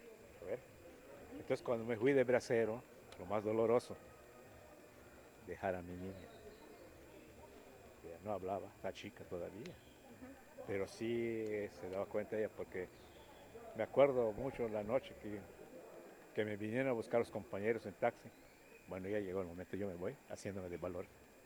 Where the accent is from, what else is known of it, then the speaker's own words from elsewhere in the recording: Mexico; así como somos los mexicanos